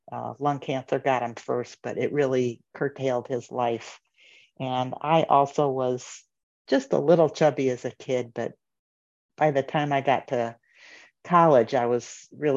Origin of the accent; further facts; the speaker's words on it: Chicago, Illinois, United States; now in Richmond, United States; I live in Richmond, Virginia. I'll just dial it back a little bit. I'm from the Chicago suburbs, grew up there from a family that, was Jewish but had no religion going on and no spirituality going on